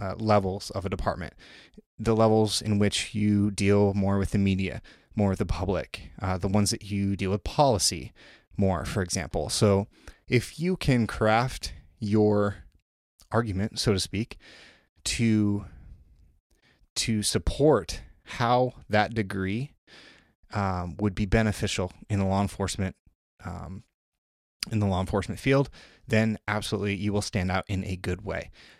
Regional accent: Georgia, United States; I'm more interested in going to Colorado than staying in my home state.

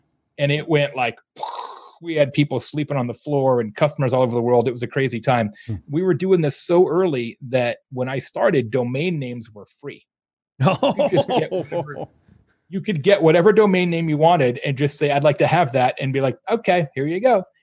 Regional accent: Arizona, United States; now in Bloomington, United States; I'm from Arizona. Originally, I live in Bloomington, Indiana now.

